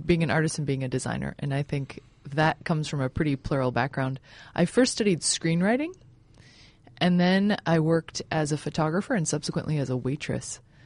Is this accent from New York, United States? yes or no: no; Illinois, United States; I grew up outside of Chicago, Illinois, and my mother is French and my father is American.